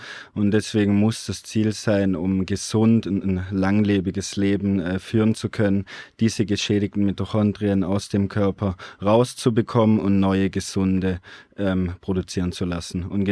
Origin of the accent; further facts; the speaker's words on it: Southern Germany, Germany; ich bin 23, komme aus Süddeutschland.